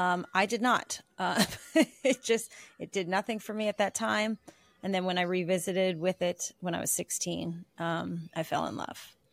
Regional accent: New York, United States; I'm from New York. I'm based in New York. I was born and raised

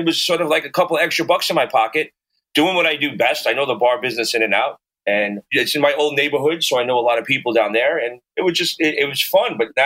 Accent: Brooklyn, New York, United States; Canarsie, Brooklyn. Yeah, so I'm a Brooklyn boy that just fell in love with Manhattan and got out as soon as I possibly could.

